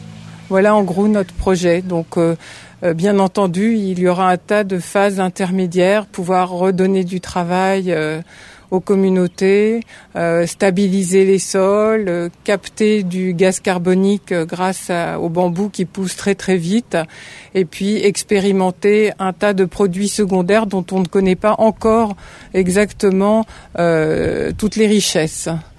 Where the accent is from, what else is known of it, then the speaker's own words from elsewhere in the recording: France; now in India; je viens de France. Nous sommes aujourd'hui le 14 juillet, le jour de notre fête nationale.